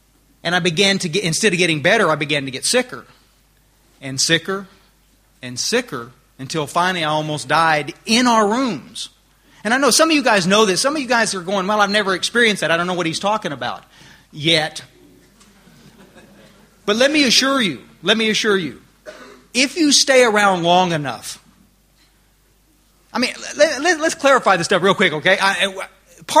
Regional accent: Texas, United States; I used to think as a Texan I was pretty tough, but you know what? I'm the biggest wussy that ever crawled out of Texas.

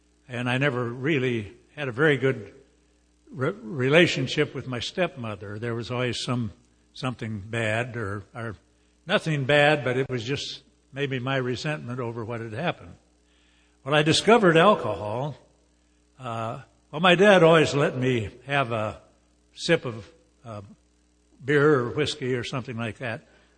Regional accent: Nebraska, United States; But I was born in Nebraska at a very early age and grew up there during what is called the Great American Depression.

